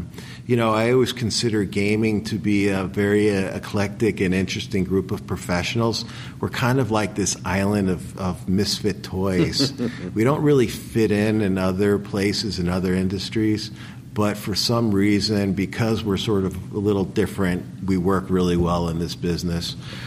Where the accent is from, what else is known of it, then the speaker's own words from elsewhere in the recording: New York, United States; I was supposed to go back to New York. I'm originally from New York.